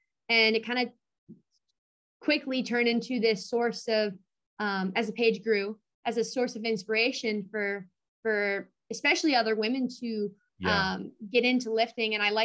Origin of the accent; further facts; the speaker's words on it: Minnesota, United States; Born and raised in Minnesota.